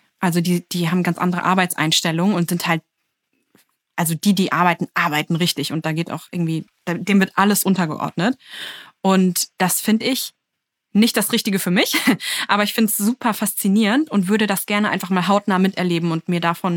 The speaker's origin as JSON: {"language": "German", "region": "Berlin", "country": "Germany", "said": "ich komme aus Berlin. Ich spreche gut Englisch und ich habe auch vor, danach wieder zurück nach Berlin zu gehen."}